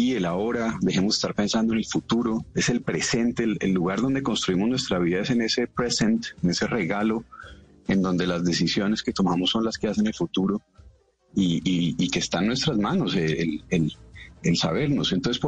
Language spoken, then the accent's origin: Spanish; Colombia; lo que en realidad sí somos capaces de hacer como colombianos, ¿no?